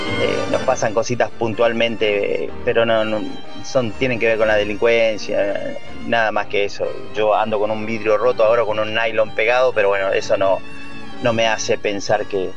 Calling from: Villa Pehuenia, Neuquén, Argentina; de Argentina, de Villa Pehueña, Neuquén.

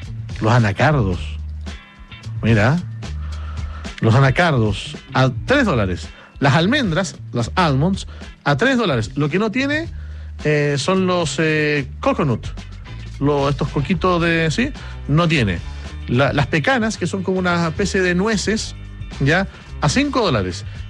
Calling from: Temuco, Araucanía, Chile; de Temuco.

